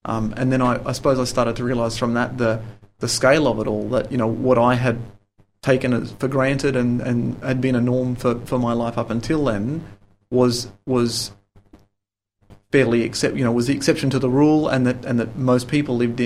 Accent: Australia; a pretty lovely place to grow up, actually.

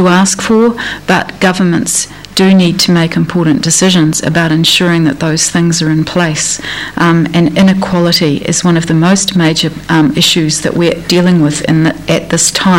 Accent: Dunedin, Otago, New Zealand; moved away as an adult; I grew up in Dunedin. I moved away in my 20s and lived overseas for quite a bit of time. But I came back.

